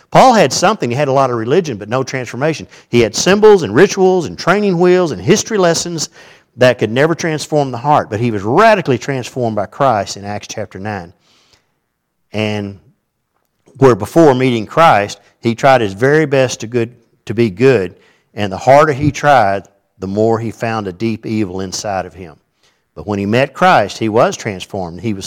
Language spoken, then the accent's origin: English; Ireland; and I'm Irish, so I can cut them down.